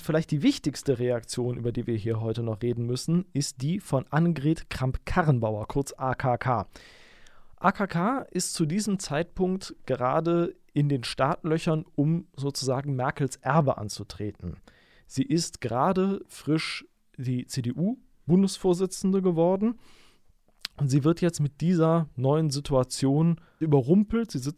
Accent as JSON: {"language": "German", "town": "Düsseldorf", "region": "North Rhine-Westphalia", "country": "Germany", "tie": "born or raised there", "said": "zum Beispiel auch in meiner Heimatstadt, nämlich in Düsseldorf."}